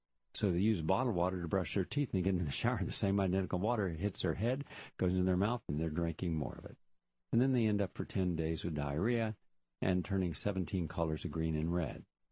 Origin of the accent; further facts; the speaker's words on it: the South, United States; I grew up in the South. Collard greens are just virtually common there.